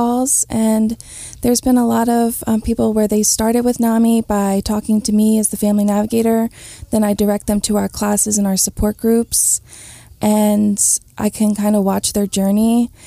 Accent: Baltimore, Maryland, United States; I did that back in my hometown of Baltimore, where I helped Burmese refugees kind of navigate the system.

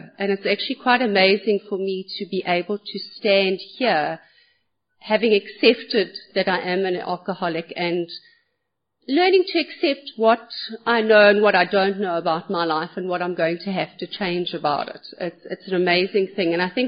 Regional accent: Malawi; born there; I was born in Malawi

